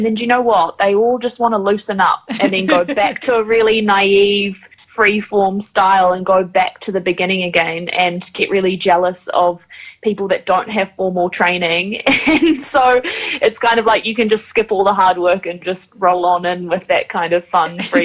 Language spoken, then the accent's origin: English; Tauranga, Bay of Plenty, New Zealand; now in Wellington, New Zealand; ko Māo te Maunga, ko Tauranga Moana te Moana. So I'm originally from Tauranga, but have recently moved to the beautiful capital of our country